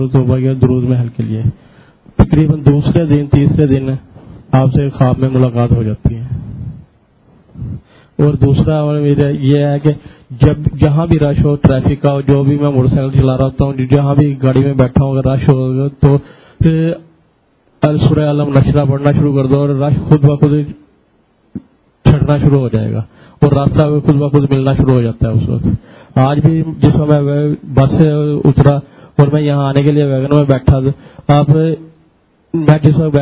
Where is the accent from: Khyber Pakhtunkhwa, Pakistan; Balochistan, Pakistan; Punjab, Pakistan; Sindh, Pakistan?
Punjab, Pakistan; Sargodha; اور میں سرگودا سے آیا ہوں.